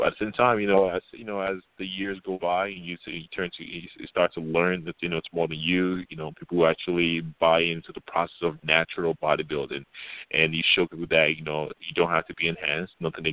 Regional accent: Nigeria; now in United States; I am Nigerian. I was originally born in Nigeria, and I moved to the state with my parents when I was 2003, I believe.

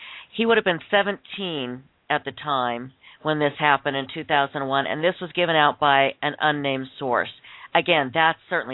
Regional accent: Utah, United States; I am certainly not going to comment on what the African-American experience is, because growing up in Utah, that would just be so arrogant and ridiculous of me.

